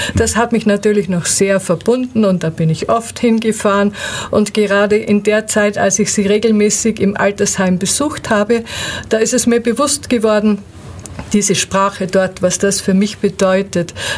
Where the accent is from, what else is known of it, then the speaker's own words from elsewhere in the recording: Austria; Ja, ich denke, man hört es auch, ich komme aus Österreich. Das merken auch viele Schwaben, die sagen immer, kommen Sie aus Bayern?